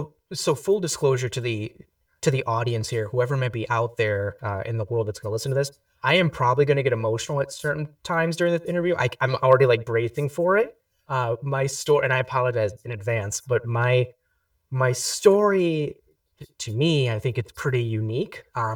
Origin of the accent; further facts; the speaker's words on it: Michigan, United States; I grew up in Michigan, so we had a lot of snow.